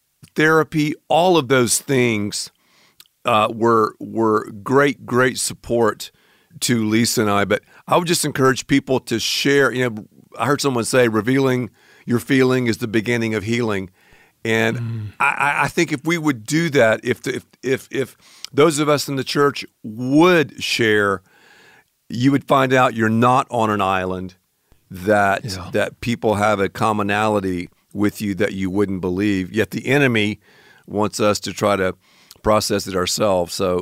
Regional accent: the South, United States; yeah, we're from the South, so we love the food.

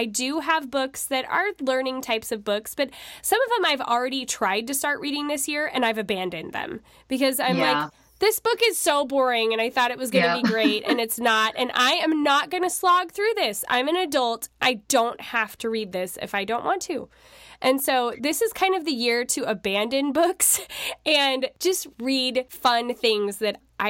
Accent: Washington, United States; which, of course, I'm from Washington.

